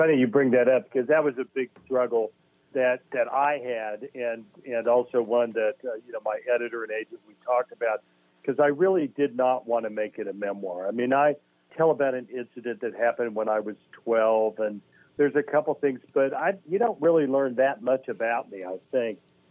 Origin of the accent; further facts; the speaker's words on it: Tulsa, Oklahoma, United States; I'm born and raised in Tulsa. And, you know, even as a kid in the 60s, you know, as a 10 or 11-year-old